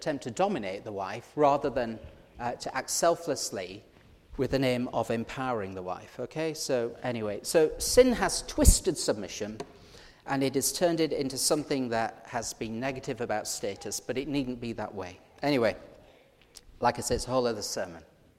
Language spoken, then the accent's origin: English; United Kingdom; Because he's American and we're British for a start.